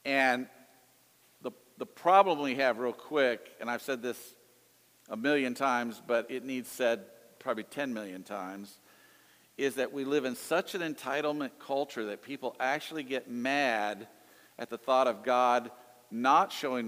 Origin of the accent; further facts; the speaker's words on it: the South, United States; this probably comes from my growing up in the South too